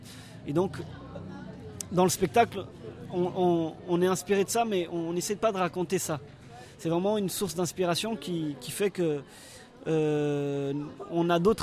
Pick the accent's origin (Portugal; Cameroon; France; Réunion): Portugal; Lisbon; Donc, moi, je suis portugais, je suis originaire de Lisbonne.